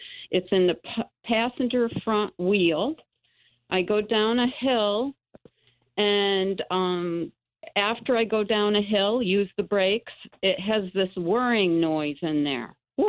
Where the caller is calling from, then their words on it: New York, United States; I'm calling from the Adirondack, so I'm sorry if I don't have very good you can't hear me.